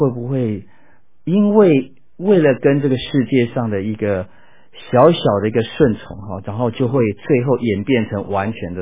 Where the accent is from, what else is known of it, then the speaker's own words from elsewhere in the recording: China; now in United States; 我们中国人来到美国啊，通常都是至少是 bilingual， 我们会讲中文，然后也会讲英文。